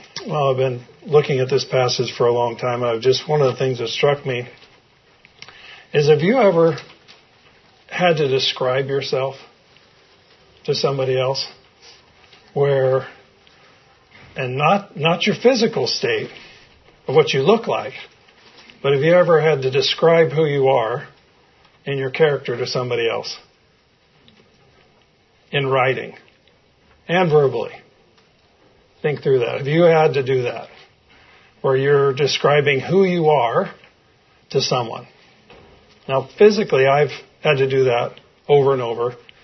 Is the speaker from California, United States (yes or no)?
yes; Folsom, California, United States; they were at Community Bible Church where I grew up in Folsom.